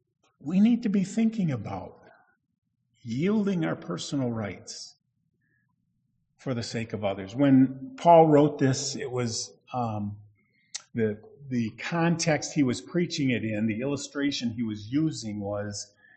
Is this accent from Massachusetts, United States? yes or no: no; Grandville, Michigan, United States; When I was growing up, I heard it all the time. I grew up in Grace Bible Church, believe it or not, but it was in Granville, Michigan.